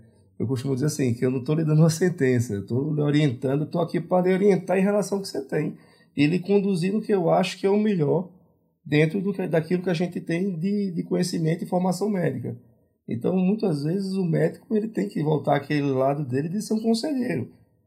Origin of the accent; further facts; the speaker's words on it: Alagoas, Brazil; now in Minas Gerais, Brazil; Então, eu sou de Alagoas, então muitas vezes eu tenho, e cada local, aqui a gente está em Minas